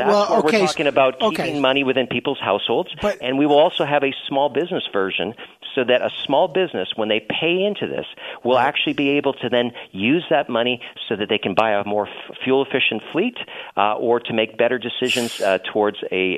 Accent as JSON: {"language": "English", "region": "British Columbia", "country": "Canada", "said": "I'm from British Columbia"}